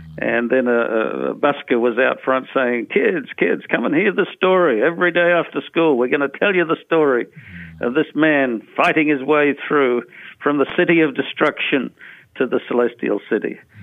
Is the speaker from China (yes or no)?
no; Australia; As a young kid growing up in Australia, in my first couple of years in public school before my family moved closer